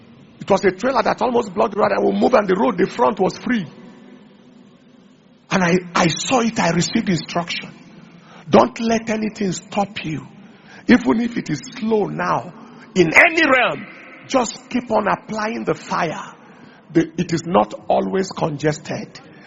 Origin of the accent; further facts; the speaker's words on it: Nigeria; that as a Nigerian, if my world is waiting for me, I must mark this world.